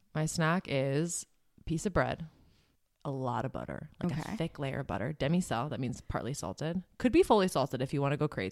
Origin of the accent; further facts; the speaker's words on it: Wisconsin, United States; Which is crazy because I'm from Wisconsin.